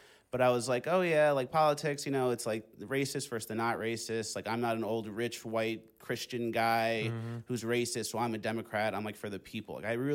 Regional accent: Long Island, New York, United States; Long Island originally.

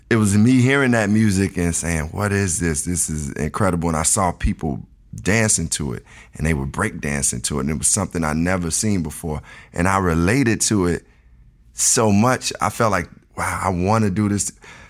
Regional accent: Chicago, Illinois, United States; I was born and raised in Chicago, the south side of Chicago.

